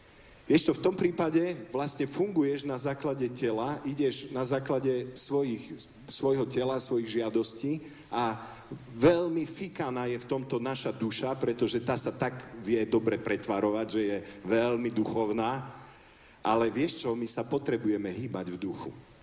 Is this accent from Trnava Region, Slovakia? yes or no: no; Košice, Košice Region, Slovakia; born there; Ja som tu nedaleko, jednak som sa narodil v Košiciach, ale tu nedaleko som študoval na vysokej škole, som vyštudovaný lekár